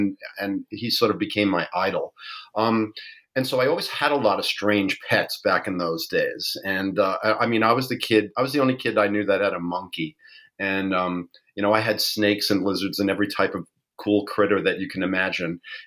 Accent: New York, United States; I am born and raised in New York.

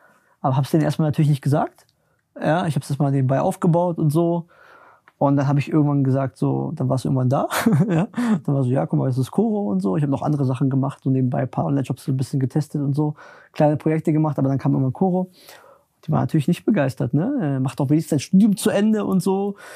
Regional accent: Berlin, Germany; ich komme ja aus Berlin, bin in Berlin groß geworden

